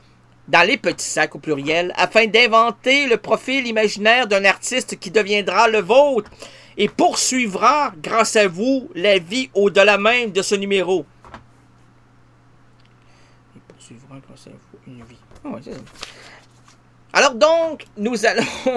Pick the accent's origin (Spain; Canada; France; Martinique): Canada; Quebec; on vient de partouze aussi, on vient de Québec